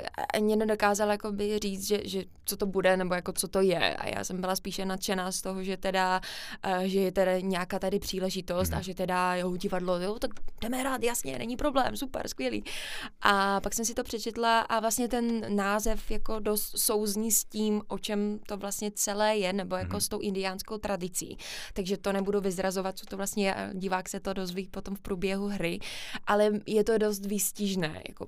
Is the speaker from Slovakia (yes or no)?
yes; Košice, Košice Region, Slovakia; also born or lived in Brno / Ostrava; now in Prague, Czechia; já jsem z Košic, já jsem se stěhovala vlastně do Brna a z Brna jsem se po 4 letech stěhovala do Ostravy a z Ostravy teď vlastně do Prahy, takže já jsem takový stěhovavý pták.